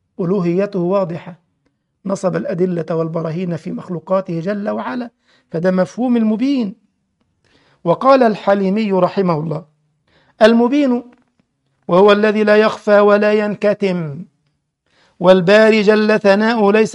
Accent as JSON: {"language": "Arabic", "country": "Egypt", "lives_now": "Germany", "said": "عندنا في القاهرة في المنصورة كده في كبائن للتليفونات الأرضية"}